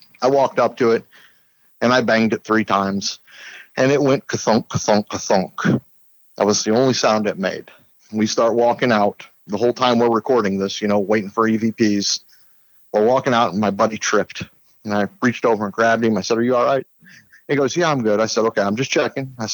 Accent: Alton, Illinois, United States; We used to work in Alton, Illinois. That was my hometown.

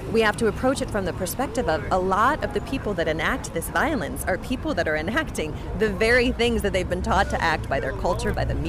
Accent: New York, United States; You know, I'm a New Yorker.

